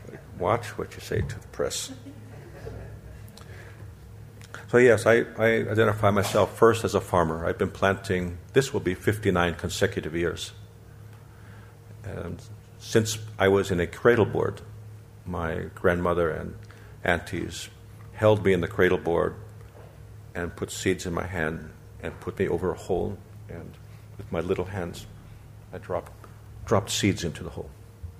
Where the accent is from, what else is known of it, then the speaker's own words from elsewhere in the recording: Zuni, New Mexico, United States; So I come from Zuni, New Mexico, in the southwest U.S., and it is a place that's very dry, very, very dry.